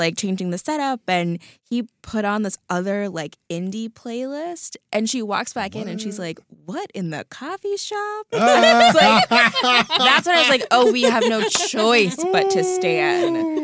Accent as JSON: {"language": "English", "region": "Oklahoma", "country": "United States", "said": "Also, I'm from Oklahoma, which is not really the South, but I just love anyone not from New York."}